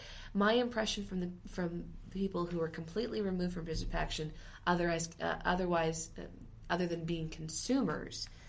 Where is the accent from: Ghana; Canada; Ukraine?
Canada; so I can only speak to it as a Canadian consumer.